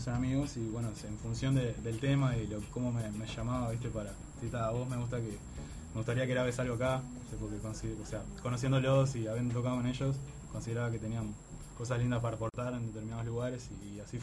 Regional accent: Montevideo, Uruguay; now in Costa Azul, Uruguay; yo vivo en Costa Azul, nací en Montevideo, viví un montón de años acá, después nos mudamos para afuera con mis viejos. Un lugar increíble, así, playa, balneario.

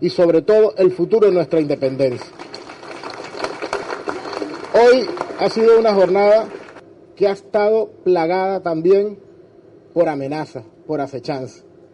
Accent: Venezuela; somos los venezolanos los que vamos a dar el camino que queremos

